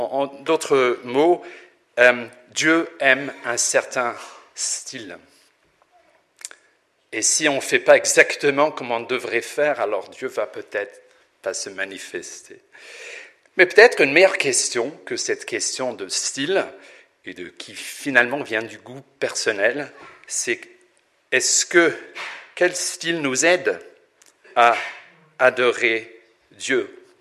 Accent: Northern Ireland, United Kingdom; French is a second language; je ne suis pas suisse, je suis pas français non plus. Je viens d'Irlande du Nord, et il y a 30 ans, je me trouvais comme jeune étudiant en théologie à Vaux-sur-Seine pour étudier la théologie.

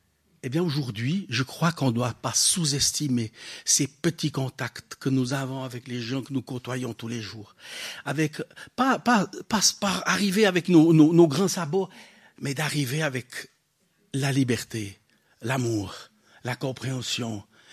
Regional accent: Vaud, Switzerland; J'attends, on est Suisse, on essaye d'être discret, pas trop faire parler de nous. En plus de ça, on est Vaudois.

